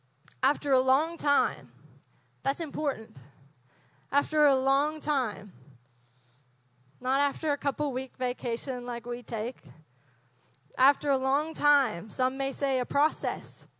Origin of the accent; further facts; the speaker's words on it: Calgary, Alberta, Canada; I grew up in Calgary, and I was a very wild, free child. Grew up in the country.